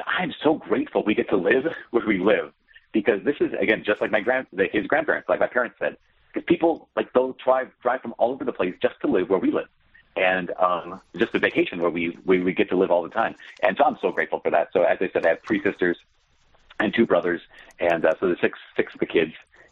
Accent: Brainerd, Minnesota, United States; also born or lived in Oak Park, Illinois; So as you mentioned in the intro, I grew up in Brainerd, Minnesota.

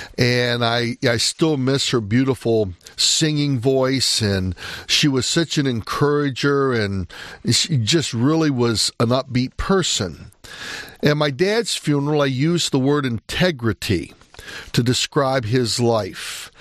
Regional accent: Flint, Michigan, United States; born there; Okay, I was born in Flint, Michigan. In 1949, Hurley Hospital.

